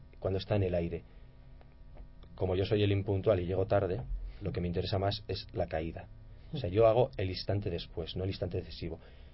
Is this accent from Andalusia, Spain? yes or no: no; Pamplona, Navarre, Spain; París, claro, es una ciudad, yo que soy de Pamplona, que no es tan difícil de ir